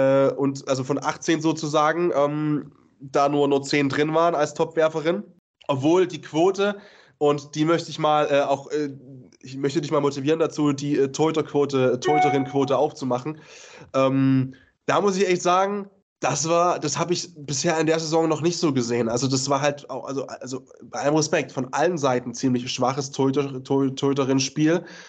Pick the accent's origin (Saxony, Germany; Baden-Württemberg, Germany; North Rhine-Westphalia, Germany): Saxony, Germany; born there; ich bin ja gebürtiger Sachse